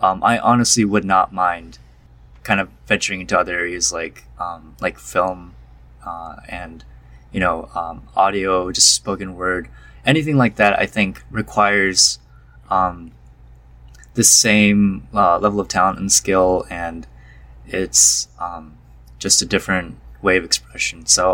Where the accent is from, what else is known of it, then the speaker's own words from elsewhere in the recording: Rochester, Michigan, United States; also born or lived in California; I'm from Rochester, Michigan. Before that, I lived in California for a while, so I've kind of experienced a lot of different places.